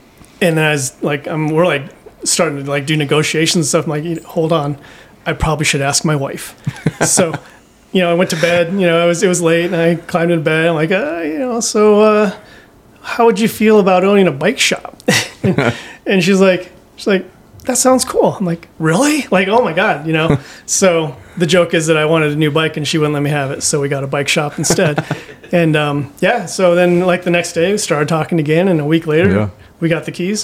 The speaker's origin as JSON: {"language": "English", "region": "Iowa", "country": "United States", "tie": "born or raised there", "said": "I grew up in Iowa, so"}